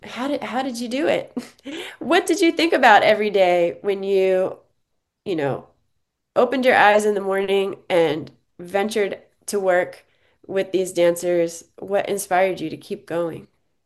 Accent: Maryland, United States; I'm from the Maryland area. We would go to the Kennedy Center every year to see Ailey as young kids.

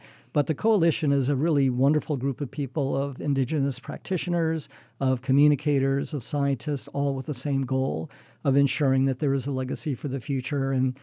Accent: New York, United States; moved away as an adult; now in Pacific Islands; because I'm a guy from New York originally. I don't like to admit it in public, but 45 years in the Pacific Islands has taught me this is the place where I'm most comfortable.

